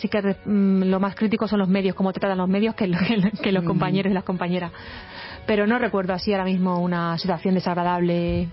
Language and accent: Spanish; Extremadura, Spain; yo soy muy extremeña, siempre lo digo, y soy una persona que vengo, soy de una familia humilde